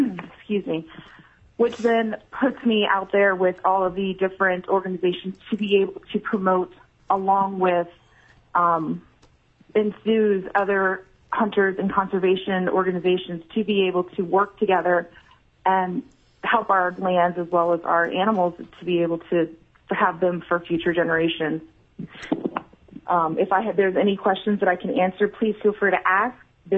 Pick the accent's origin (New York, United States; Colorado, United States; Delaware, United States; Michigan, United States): Delaware, United States; Magnolia; now in Alaska, United States; I'm originally from Magnolia, Delaware, and graduated from Delaware Technical Community College in 2001.